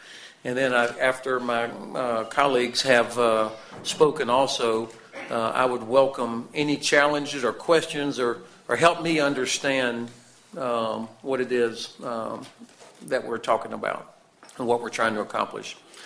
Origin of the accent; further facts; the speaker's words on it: Florida, United States; I come from North Florida, so my English is probably not actually as proper as yours.